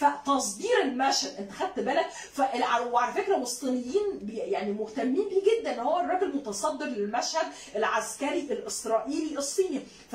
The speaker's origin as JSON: {"language": "Arabic", "country": "Egypt", "said": "فلما رحت كانوا مستغربين ان انا قلت لهم انا مصريه"}